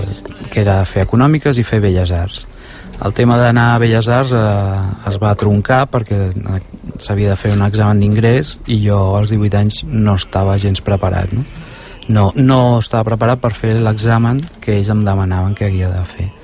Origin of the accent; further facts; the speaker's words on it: Barcelona, Catalonia, Spain; Sí, vivia a Barcelona, carrer Aragó, però des de petit ja estiuejàvem a Valldoreix.